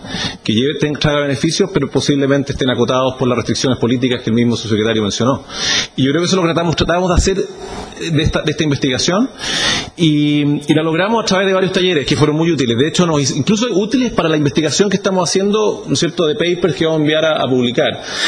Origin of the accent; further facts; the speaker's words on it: Santiago, Santiago Metropolitan Region, Chile; una política de restricción vehicular, que nosotros como santiaguinos la conocemos bastante